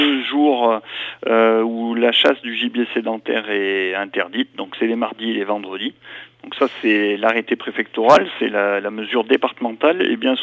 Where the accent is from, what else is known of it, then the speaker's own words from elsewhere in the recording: Auvergne-Rhône-Alpes, France; aujourd'hui, elle déborde chez nous en Haute-Loire.